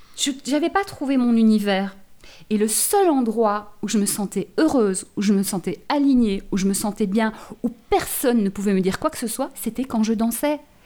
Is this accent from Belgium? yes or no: yes; Belgium; J'étais en Belgique, hein, j'ai grandi en Belgique